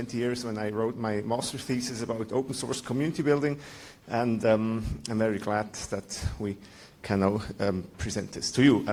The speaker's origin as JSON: {"language": "English", "region": "Bern", "country": "Switzerland", "said": "we are academics from Bern, Switzerland"}